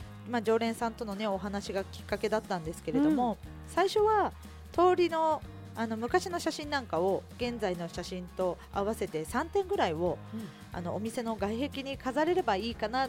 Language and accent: Japanese; Fuefuki, Yamanashi, Japan; 私は笛吹市の出身になります。